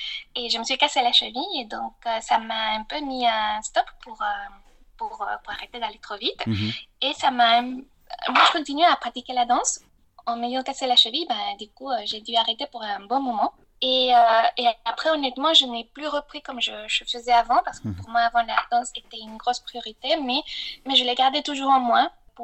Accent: Mexico City, Mexico; la danse, c'était vraiment presque toute ma vie quand j'étais enfant et adolescente à Mexico.

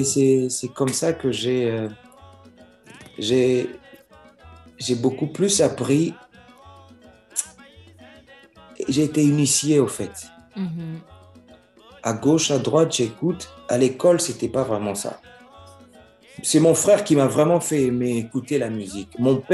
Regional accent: Kinshasa, DR Congo; French is a second language; moi, j'ai appris le français à l'école. Je l'ai appris à Kinshasa, né, grandi à Kinshasa.

